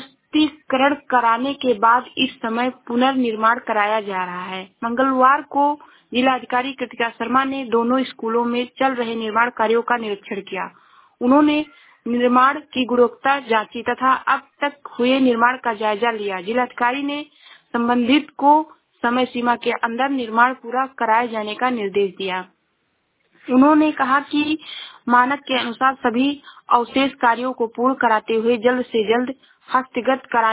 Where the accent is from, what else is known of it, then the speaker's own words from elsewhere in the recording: Uttar Pradesh, India; मैं जिला श्रावस्ती से हूँ।